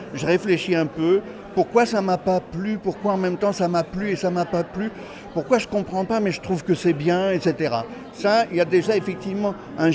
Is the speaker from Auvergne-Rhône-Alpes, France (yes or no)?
no; Douai, Hauts-de-France, France; J'ai pu siffler, persiffler là-dessus quand j'étais môme à Douai.